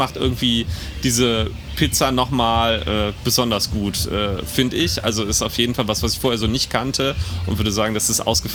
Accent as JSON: {"language": "German", "town": "Neuss", "region": "North Rhine-Westphalia", "country": "Germany", "tie": "born there", "lives_now": "Cologne, Germany", "said": "Ich komme gebürtig aus Neuss und bin halt zum Studieren hier hingekommen."}